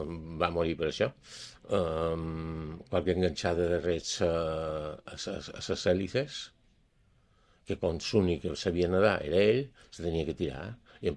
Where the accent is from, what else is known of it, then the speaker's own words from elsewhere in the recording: Palma, Balearic Islands, Spain; born there; 2 anys vaig néixer jo, a Santa Catalina, no hi havia Sondureta, no hi havia res